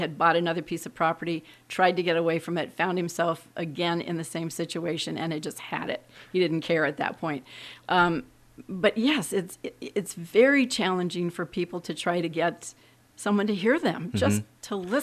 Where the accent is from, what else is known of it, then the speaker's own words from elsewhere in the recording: Ninilchik, Alaska, United States; when I was growing up in Inilchik, they drilled the first oil well.